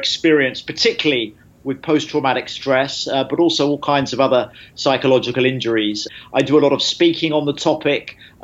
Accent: United Kingdom; Well, I'm a British journalist.

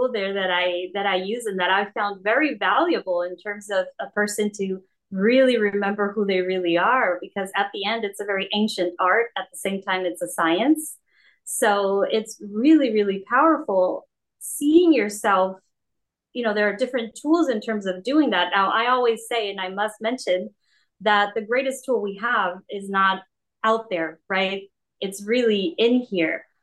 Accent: Santa Cruz, California, United States; As I mentioned, I was born and raised in Santa Cruz.

